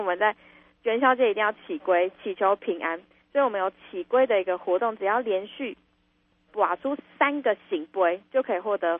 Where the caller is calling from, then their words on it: Penghu County, Taiwan; 在我们澎湖这边的一些面包店都有卖。